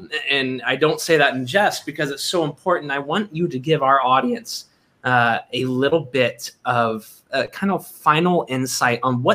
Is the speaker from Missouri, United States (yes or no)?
no; Kentucky, United States; You can tell I'm from Kentucky.